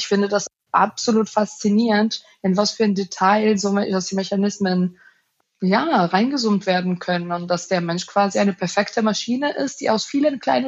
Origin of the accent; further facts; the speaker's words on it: Greece; German is a second language; now in Berlin, Germany; Ich komme ursprünglich aus Griechenland und ich bin Biochemikerin und ich arbeite am Max-Delbrück-Center hier in Berlin